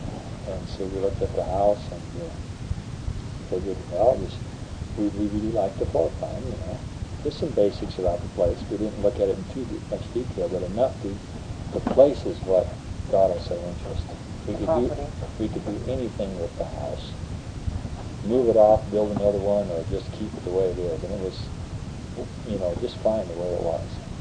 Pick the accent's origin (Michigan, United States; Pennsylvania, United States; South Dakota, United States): South Dakota, United States; And I grew up in the Black Hills where we had good water.